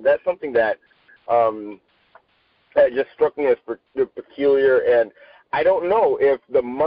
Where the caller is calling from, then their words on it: Los Angeles, California, United States; I'm calling in from Los Angeles. I'm actually on Slauson Avenue.